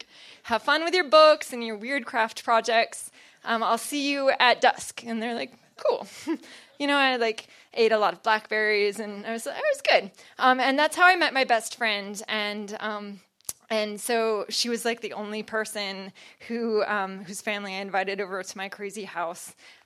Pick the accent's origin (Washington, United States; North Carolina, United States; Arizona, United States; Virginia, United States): North Carolina, United States; I'm from Carolina, and the motto of North Carolina is to be rather than to seem